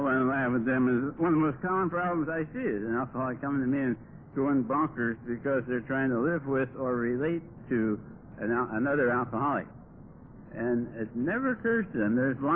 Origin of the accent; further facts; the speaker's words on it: Ohio, United States; also born or lived in California; But anyway, I'm originally from California, or originally from Ohio, but I got sober in California. And in 48 days, but who's counting, we're going to move back to California, Laguna Niguel.